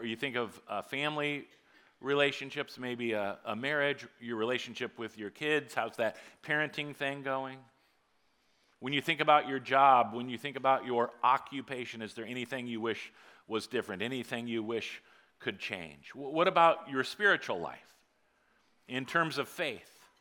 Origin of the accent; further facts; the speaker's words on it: Iowa, United States; because we're from Iowa and we're not overly hip.